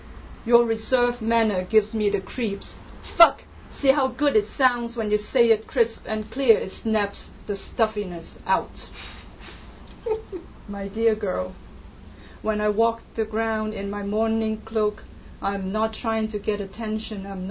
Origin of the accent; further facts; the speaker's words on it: Hong Kong; English is a second language; And I came from Hong Kong, and I get really scared when I hear people, you know, cursing.